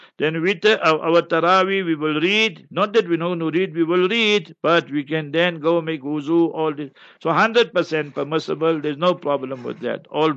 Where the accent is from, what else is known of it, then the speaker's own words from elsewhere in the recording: Heidelberg, Gauteng, South Africa; So I just gave you my hometown, Heidelberg.